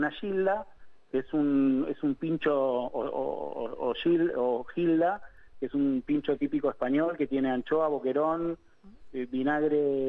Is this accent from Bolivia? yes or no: no; Greece; Nosotros somos los griegos los que cocinamos.